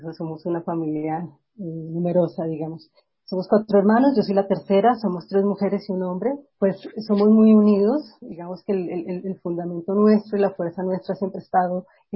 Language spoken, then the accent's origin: Spanish; Bogotá, Bogotá Capital District, Colombia; Bueno, pues yo soy bogotana, rola de pura cepa. Nací en Bogotá, mis padres son de Bogotá y mis abuelos son o bogotanos o aquí de la sabana de Bogotá.